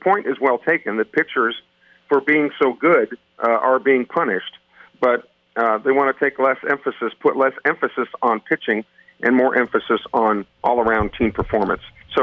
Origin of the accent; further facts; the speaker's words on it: Iowa, United States; out of the state of Iowa that is really sparking some interesting debate. Even though it's from my home state